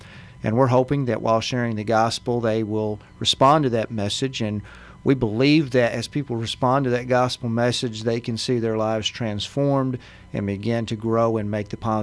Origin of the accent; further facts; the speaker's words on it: Longview, Texas, United States; also born or lived in California; Not a stranger to Longview, either. I grew up in Longview, Pine Tree graduate.